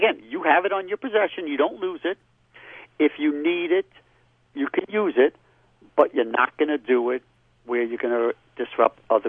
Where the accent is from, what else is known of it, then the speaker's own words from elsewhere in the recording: Brooklyn, New York, United States; when I was in school and growing up in Brooklyn, you know, at that time it was only a dime and then eventually a quarter.